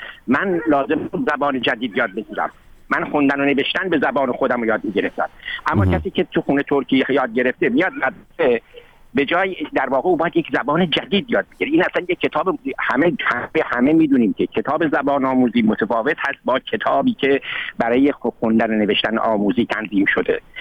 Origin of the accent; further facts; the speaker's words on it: Shiraz, Fars, Iran; من چون فارسم، من شیرازیم